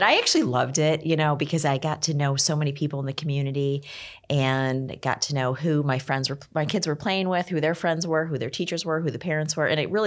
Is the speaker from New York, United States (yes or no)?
yes; Rochester, New York, United States; Born and raised in Western New York, which is actually not far from where you're from, right, Kim?